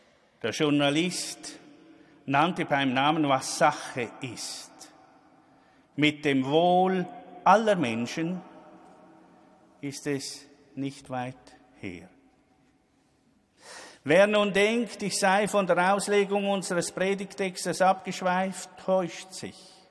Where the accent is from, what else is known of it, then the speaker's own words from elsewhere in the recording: Syria; German is a second language; moved away as an adult; now in Switzerland; als ich vor 10 Jahren mit meiner Familie in die Schweiz gekommen bin, aus Syrien. Da war ich als Muslim und als Imam herzlich willkommen in der reformierten Kirche.